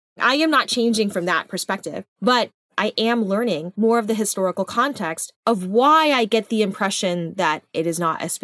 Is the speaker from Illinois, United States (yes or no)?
no; Texas, United States; I'm from Texas. It should not be this hard for me to go hunting.